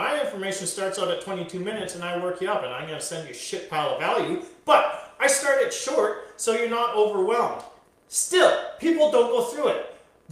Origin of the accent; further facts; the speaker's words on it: Canada; I'm Canadian. I live in BC.